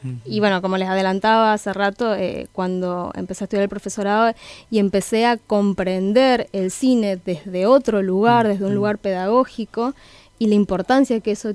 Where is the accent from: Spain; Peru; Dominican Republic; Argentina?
Argentina; Guaymallén, Mendoza; now in Santa Fe, Argentina; vengo de Mendoza, del departamento de Guaymallén. Hace 7-8 años que estoy acá.